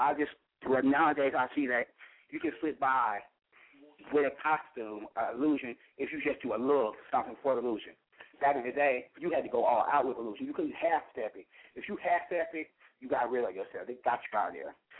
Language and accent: English; California, United States; I'm from the Bay Area.